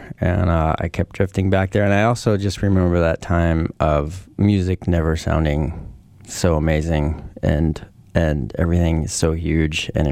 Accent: New York, United States; I grew up in New York.

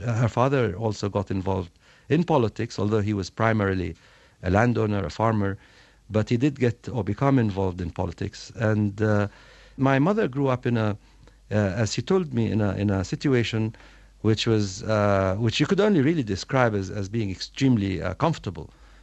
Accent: Jerusalem, East Jerusalem, Palestine; I grew up in Jerusalem, in East Jerusalem, namely the sense that we had been victimized as Palestinians, as a Palestinian people

